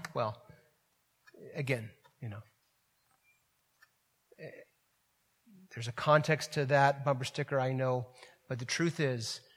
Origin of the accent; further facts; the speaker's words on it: California, United States; also born or lived in Orange County, California / Ventura County, California; I remember moving back up to Northern California 15 years ago. We came from Southern California, Orange County, and then Ventura County, and it was striking to me to move back into Northern California where I grew up